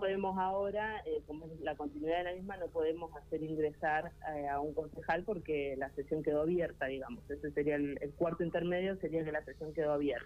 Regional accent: Felipe Solá, Buenos Aires, Argentina; Yo soy de Felipe Sola, exactamente.

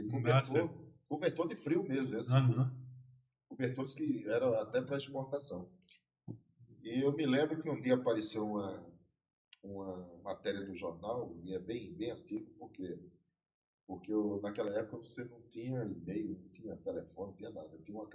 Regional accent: Afogados da Ingazeira, Pernambuco, Brazil; eu sou de uma cidade de Afogados da Ingazeira. Eu acredito que seja o único afogadense que trabalha na hotelaria.

